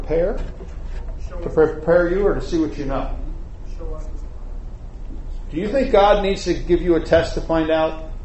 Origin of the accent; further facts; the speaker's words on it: New York City, New York, United States; I grew up in New York City.